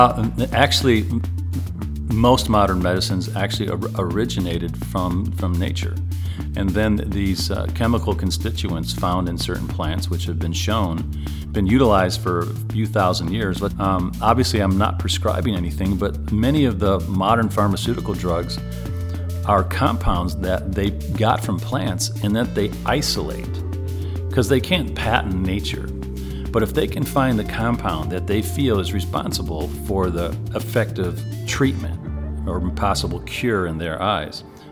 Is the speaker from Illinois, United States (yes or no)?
yes; Illinois, United States; I grew up in Illinois.